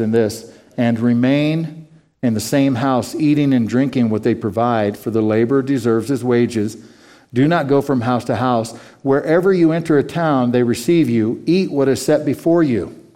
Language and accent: English; Pueblo, Colorado, United States; I grew up in Pueblo, where the majority of my friends, a large part of the culture down there in the 1980s, was Hispanic.